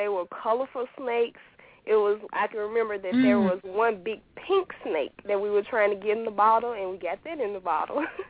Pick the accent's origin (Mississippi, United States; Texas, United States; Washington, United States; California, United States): Mississippi, United States; I'm from Mississippi.